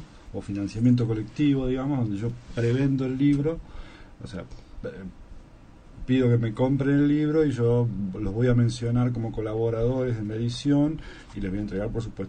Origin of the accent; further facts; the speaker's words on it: María Susana, Santa Fe, Argentina; also born or lived in San Jorge; por casualidad nací en San Jorge, pero viví en María Susana. Mi infancia la pasé en María Susana.